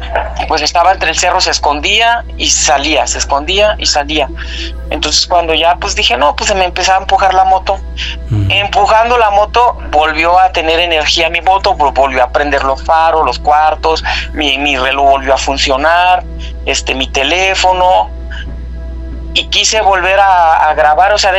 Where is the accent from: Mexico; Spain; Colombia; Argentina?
Mexico; Reynosa, Tamaulipas; Somos originarios de Reynosa, Tamaulipas.